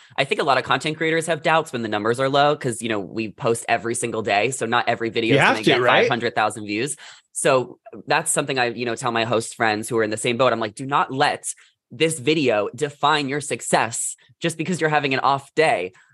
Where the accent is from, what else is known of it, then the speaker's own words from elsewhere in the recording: New York, United States; moved away as an adult; now in Los Angeles, United States; I'm from New York. I went to college in New Jersey. So I moved here at 22, right after college.